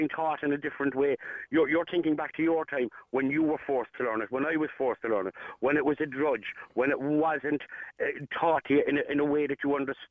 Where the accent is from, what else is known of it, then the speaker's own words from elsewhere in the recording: Ireland; We're Irish when it suits us.